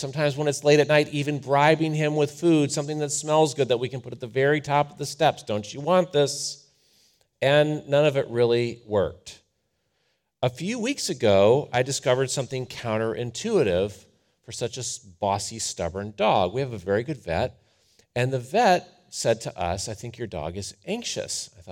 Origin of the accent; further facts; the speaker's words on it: Cleveland, Ohio, United States; I'm from Cleveland.